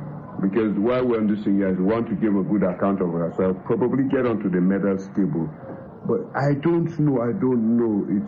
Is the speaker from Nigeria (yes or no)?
yes; Nigeria; I'm a Nigerian.